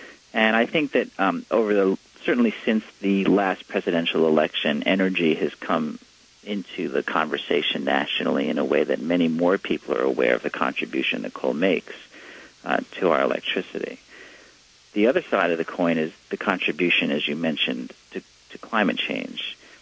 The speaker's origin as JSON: {"language": "English", "town": "New York City", "region": "New York", "country": "United States", "tie": "born or raised there", "said": "And growing up in New York City, I had no idea."}